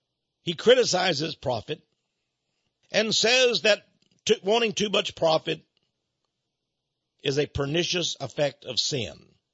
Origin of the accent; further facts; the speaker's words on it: Deep South, United States; when I was a young man, black people were discriminated against quite severely, especially where I was raised in the Deep South.